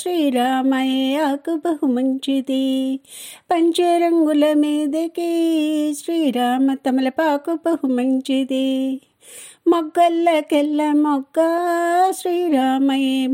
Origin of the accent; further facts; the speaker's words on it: Bhadrachalam, Telangana, India; మా ఊరు భద్రాచలం అండి. మా ఊరు భద్రాచల రాముడు మమ్మల్ని అందరినీ రక్షిస్తున్న